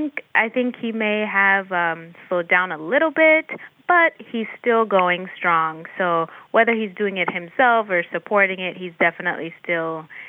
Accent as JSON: {"language": "English", "country": "Jamaica", "also_born_or_lived": "New York", "lives_now": "United States", "said": "I'm originally from Jamaica. I spent a lot of time in the tropics as well as in New York. As you mentioned, I went to school on Long Island. So definitely a New Yorker at heart, I would say. And then I really also love the South. I moved down South"}